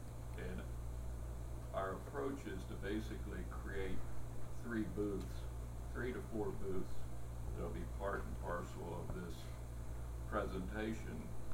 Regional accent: Front Royal, Virginia, United States; I come from Front Royal.

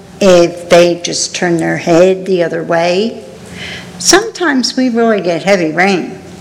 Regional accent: Millsboro, Delaware, United States; and I'm from Millsboro.

